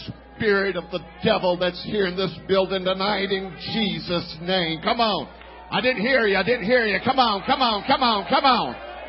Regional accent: Brazil; English is a second language; You know, I grew up in Brazil.

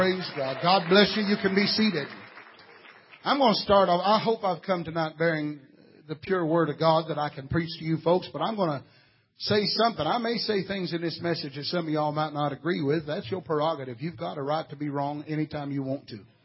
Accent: Texas, United States; I had a Dallas Cowboy jersey. I almost wore today just for that reason, because I am from Texas.

